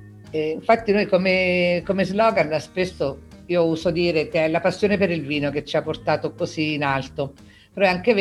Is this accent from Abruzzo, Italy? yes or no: yes; Abruzzo, Italy; Allora, sono abruzzese, mi trovo all'Aquila